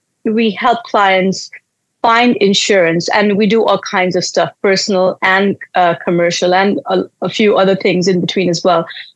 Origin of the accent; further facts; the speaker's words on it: India; moved away as an adult; also born or lived in Africa / Newcastle, United Kingdom / Canada; I was born in India. I was there till I was about 18. And I've also lived in Africa and, of course, UK. I lived in Newcastle and then Canada, of course.